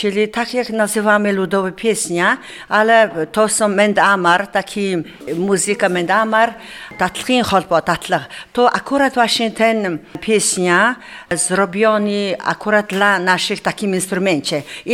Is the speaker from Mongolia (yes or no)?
yes; Mongolia; Polish is a second language; now in Warsaw, Poland; jestem z Mongolii, mieszkam w Warszawie.